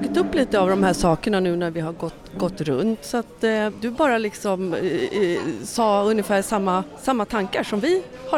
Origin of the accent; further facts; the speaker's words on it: Nacka, Stockholm County, Sweden; och jag är inte från Tyresö, men från Nacka